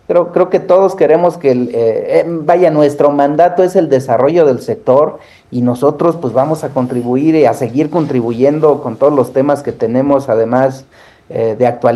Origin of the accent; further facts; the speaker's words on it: Mexico; lo que todos queremos como mexicanos y como servidores públicos.